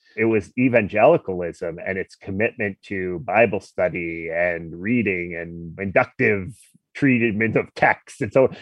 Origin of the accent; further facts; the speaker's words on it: New Jersey, United States; Where I grew up in New Jersey, a very secular place.